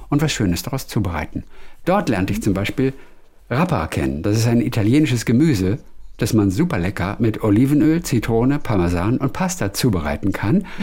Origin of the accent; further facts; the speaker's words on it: Northern Germany, Germany; moved away; ich komme aus Norddeutschland.